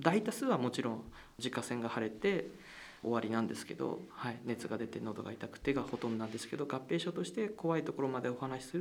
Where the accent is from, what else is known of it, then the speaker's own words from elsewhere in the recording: Tokyo, Japan; 自分もともと東京出身で岩手県はもともと縁もゆかりもなかったんですが、